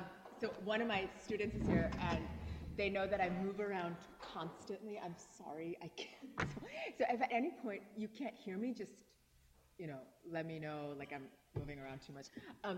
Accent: India; born there; A good example of this is, I was born in India, right?

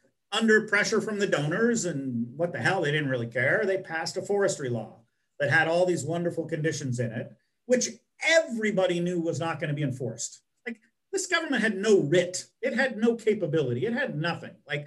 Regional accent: Boise, Idaho, United States; I grew up in Boise, Idaho, and if any of you have heard of Boise

